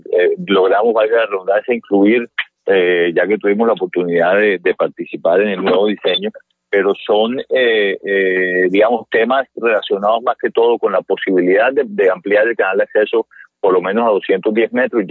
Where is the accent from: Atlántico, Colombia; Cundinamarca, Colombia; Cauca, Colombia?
Atlántico, Colombia; Barranquilla; nosotros como barranquilleros aprovechemos más esas investigaciones